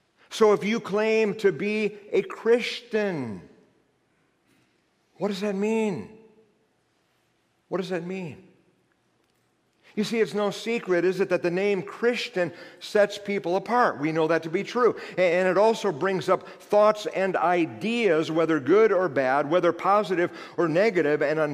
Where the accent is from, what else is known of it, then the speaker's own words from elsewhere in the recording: Iowa, United States; And I would look at them and say, I'm from Iowa. I'm not even an Iowa fan.